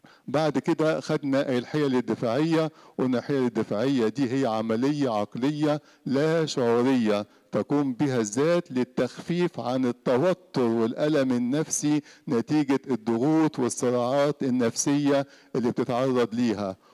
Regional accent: Egypt; لكن في بلدنا مصر وبلاد العربية بتصيب حوالي 120%

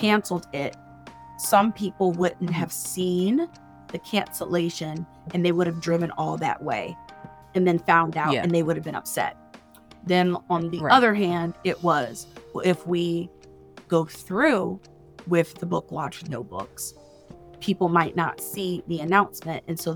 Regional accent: the South, United States; I'm a Southerner, so I have to go see the people who's going to be hosting me

